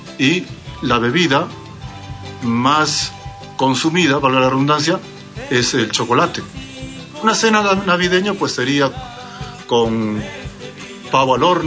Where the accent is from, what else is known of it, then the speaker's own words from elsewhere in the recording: Lima, Peru; Yo soy de la capital, de Lima.